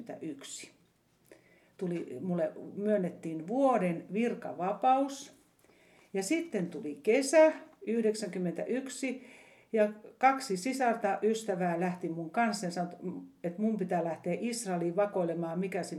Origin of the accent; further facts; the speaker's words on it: Lemi, South Karelia, Finland; En, mä olen Lemiltä kotoisin. Lemin suomalaisen kylästä.